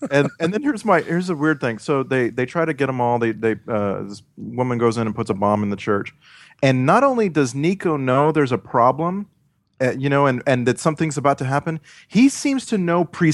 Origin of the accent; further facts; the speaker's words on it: Texas, United States; Yeah, and I'm sorry to say, I grew up in South Texas. My friend is 99% Hispanic.